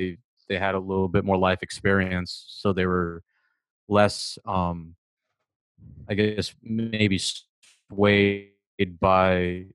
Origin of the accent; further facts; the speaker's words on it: Massachusetts, United States; Bridgewater State University in my home state of Massachusetts.